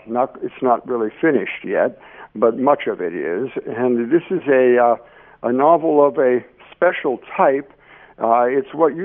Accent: United States; now in Slovenia; I'm an American author in Slovenia for a few days.

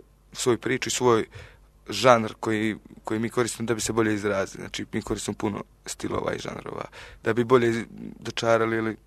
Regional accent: Herzegovina, Bosnia & Herzegovina; Pa, mislim, mi smo iz Hercegovine i sviramo reggae

